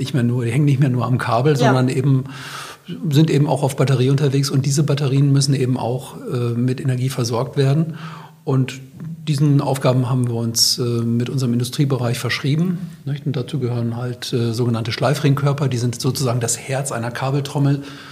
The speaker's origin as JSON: {"language": "German", "town": "Meppen", "region": "Lower Saxony", "country": "Germany", "said": "Ich komme aus Meppen, bin 57 Jahre alt"}